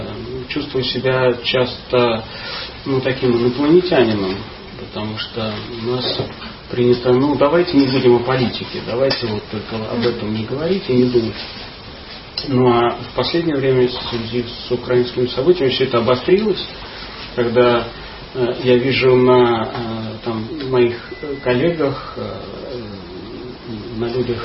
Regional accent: Moscow, Russia; потому что я признаюсь, я из Москвы

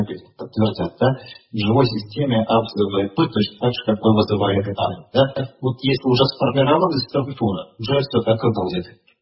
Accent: Volga region, Russia; ну вот я вот из Поволжья, да, Поволжья, это дефицит йода.

